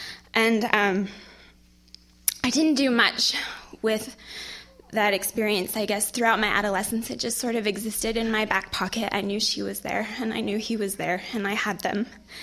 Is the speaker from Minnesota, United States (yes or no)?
yes; Minnesota, United States; I grew up in Minnesota in a Mormon family.